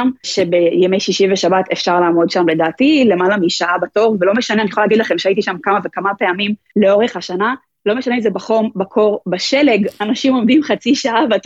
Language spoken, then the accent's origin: Hebrew; Haifa, Haifa District, Israel; אני גדלתי כחיפאית, בחיפה היה מאוד קשה להשיג קרואסון טוב.